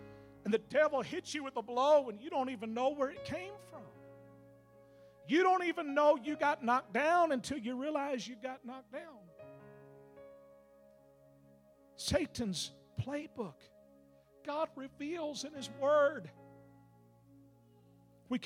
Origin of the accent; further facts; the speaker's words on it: Texas, United States; I'm from Texas, so... I don't know who you're rooting for, and I really don't care.